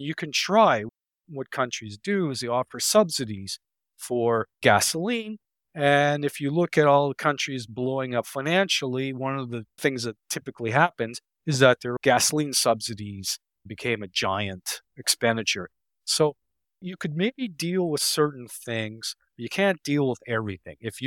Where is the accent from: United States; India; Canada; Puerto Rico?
Canada; as a Canadian, one of the topics of conversation up here is what a disaster the US medical system is.